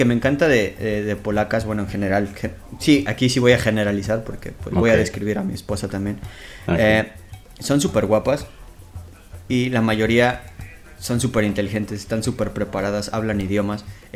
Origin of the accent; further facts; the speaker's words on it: Mexico; Eso para mí como mexicano dije, wow, está bien, es algo que en México yo acostumbro a hacer